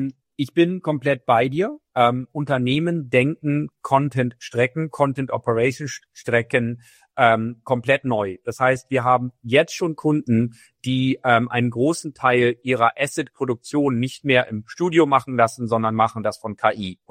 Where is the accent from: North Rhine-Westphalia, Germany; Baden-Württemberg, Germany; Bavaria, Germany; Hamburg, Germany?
Hamburg, Germany; accent: Hamburg; Ich komme auch aus Hamburg, das hört man meiner Mundart an.